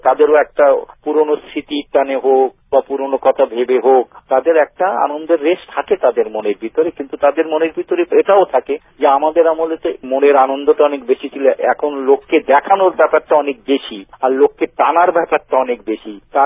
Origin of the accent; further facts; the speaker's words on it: Khulna, Khulna Division, Bangladesh; moved away; আমি খুলনা শহরে জন্মেছি এবং দীর্ঘদিন আমি খুলনা শহরে বসবাস করেছি দেশ বিভাগ পর্যন্ত।